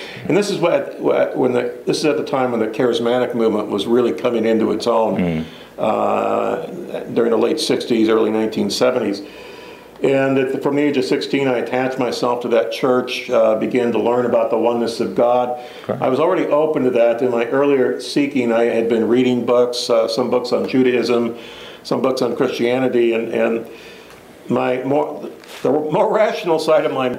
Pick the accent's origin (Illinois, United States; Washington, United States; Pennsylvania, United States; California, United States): Washington, United States; Seattle; Well, I was born and raised in Seattle, probably the last remaining native-born son. Everybody else is from someplace else.